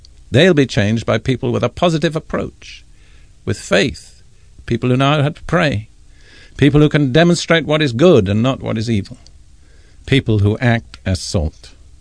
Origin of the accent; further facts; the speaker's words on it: India; born there; also born or lived in United Kingdom; I was born in India. I was educated in Britain. Before I was 20, I'd visited nearly all the nations of Western Europe. Since then, I've visited more nations than I care to count. I speak probably 8 or 10 languages.